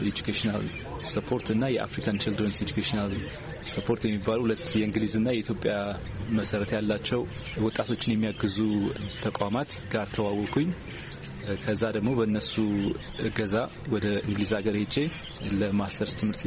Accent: Debre Tabor, Amhara, Ethiopia; ተወልጄ ያደግኩት በጎንደር አካባቢ ደብረ ታቦር በሚባል ከተማ ነው።

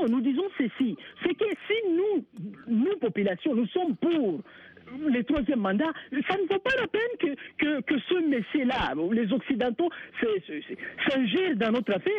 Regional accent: Burundi; mais ici chez nous au Burundi

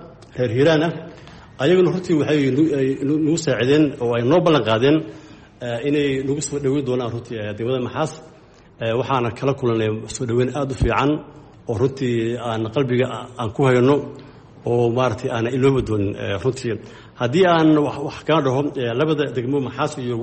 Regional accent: Beledweyne, Hiran, Somalia; born there; aniga waxaan ka soo jeedaa shaksiyan oo aan ku dhashay dadkaygan ay degan yihiin baledweyne hiiraan baledweyne

